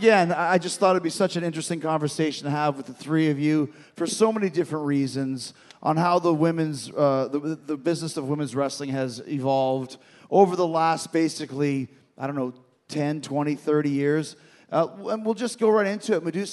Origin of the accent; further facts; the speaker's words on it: Winnipeg, Manitoba, Canada; I grew up in Winnipeg. In Canada